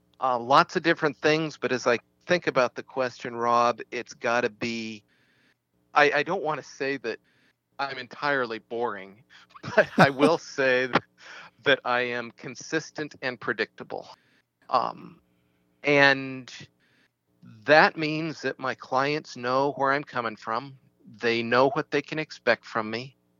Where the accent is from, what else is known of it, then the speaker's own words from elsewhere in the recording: California, United States; also born or lived in Utah; Born and raised in California, then went to school in Utah.